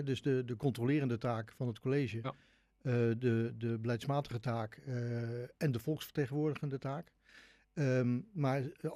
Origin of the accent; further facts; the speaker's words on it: Doesburg, Gelderland, Netherlands; born there; also born or lived in Pijnacker / Rijswijk; Ik ben zelf geboren in Doesburg. En ik heb een aantal jaren in het westen van het land gewoond, in Pijnacker en Rijswijk.